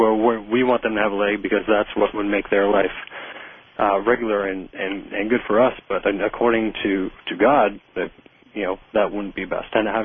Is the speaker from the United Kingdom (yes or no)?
no; Canada; I guess you consider me bipartisan in this issue as a Canadian